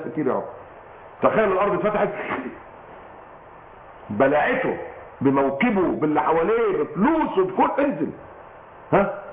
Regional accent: Egypt; بتاعنا عندنا في مصر.

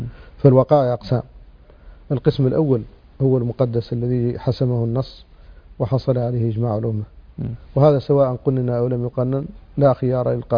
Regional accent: Mauritania; عندنا في موريتانيا تقنين المذهب المالكي على وفق المساطر القانونية

